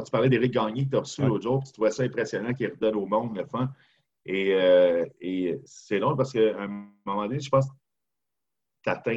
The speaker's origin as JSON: {"language": "French", "town": "Montreal", "region": "Quebec", "country": "Canada", "said": "je suis un Montréalais. Je voulais revenir à Montréal."}